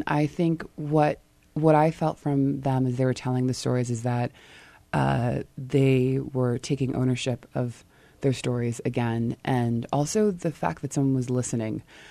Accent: Nigeria; Yeah, so I'm Nigerian and also a former educator.

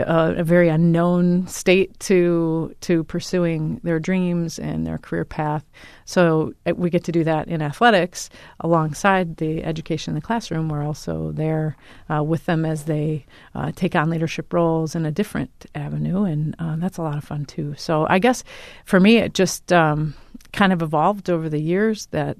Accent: Brodhead, Wisconsin, United States; I grew up in Broadhead, Wisconsin.

